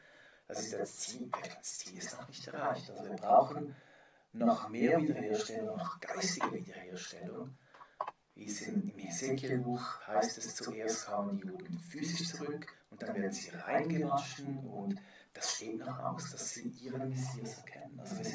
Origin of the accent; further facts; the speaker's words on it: Switzerland; Finde ich ganz wichtig, dass wir das wissen als Schweizer.